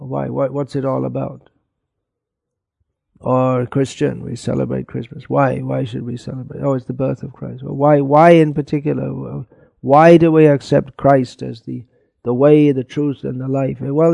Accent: Northern Ireland, United Kingdom; I am an Irish body, and especially in Northern Ireland, it's not just an Irish body, but it's either a loyalist body or a Republican body.

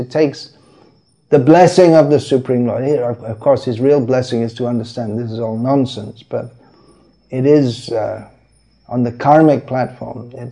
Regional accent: England, United Kingdom; certainly where I grew up in England, there are thousands and thousands of young boys who play soccer.

